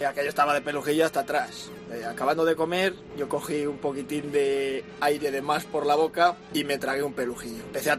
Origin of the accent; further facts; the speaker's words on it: Castile and León, Spain; El domingo de Pentecostés, en mi pueblo, en la provincia de Zamora, se hace una romería.